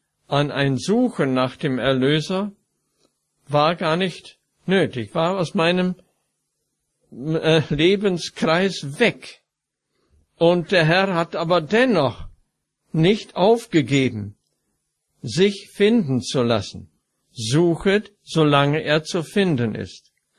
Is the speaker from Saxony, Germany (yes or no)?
no; North Rhine-Westphalia, Germany; born there; Ich bin geboren im Münsterland, Nordrhein-Westfalen.